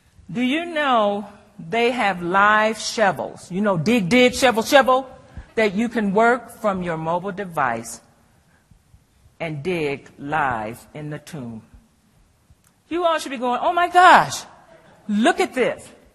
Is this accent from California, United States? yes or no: no; Michigan, United States; I'm from Michigan. That's my home. I bleed blue.